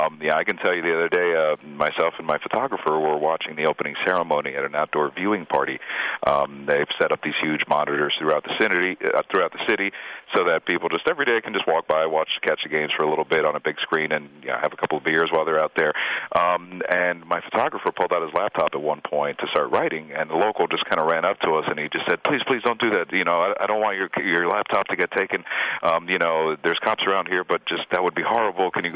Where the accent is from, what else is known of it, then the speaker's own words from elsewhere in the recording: Miami, Florida, United States; now in Rio de Janeiro, Brazil; I'm from Miami, and quite frankly, South Beach has got nothing on the beaches down here in Rio.